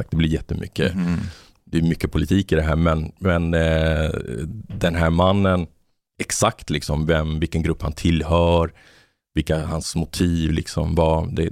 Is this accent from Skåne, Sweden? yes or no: no; Botkyrka, Stockholm County, Sweden; När jag växte upp i Botkyrka, då var det så blandat. Det var liksom invandrare från alla håll. Så vårt gemensamma språk var ju svenska.